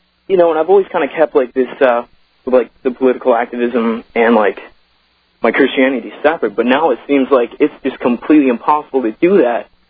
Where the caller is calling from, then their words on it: Michigan, United States; Hey, Alex, I'm calling from Michigan.